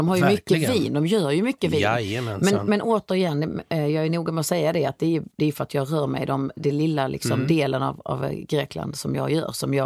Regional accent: Sweden; som svensk person som kanske äter mycket, vi äter mycket lax, vi äter mycket torsk och vitfisk och ganska köttig fisk liksom.

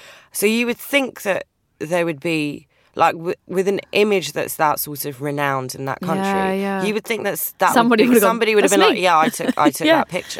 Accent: London, United Kingdom; growing up in North London

